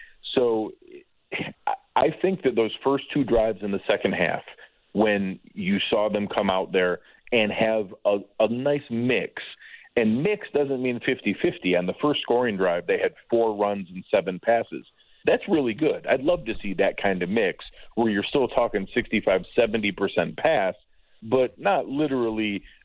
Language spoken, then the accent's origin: English; Jamestown, New York, United States; He's actually from my hometown down at Jamestown.